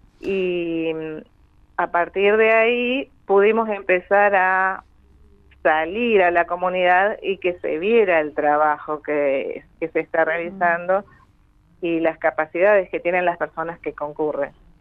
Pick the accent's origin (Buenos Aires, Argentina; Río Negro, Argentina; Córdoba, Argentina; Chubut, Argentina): Río Negro, Argentina; Allen; born there; Yo nací en Allen.